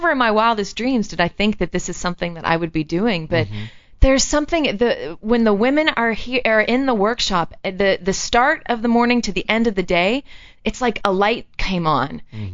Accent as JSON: {"language": "English", "region": "West Virginia", "country": "United States", "said": "I'm from West Virginia."}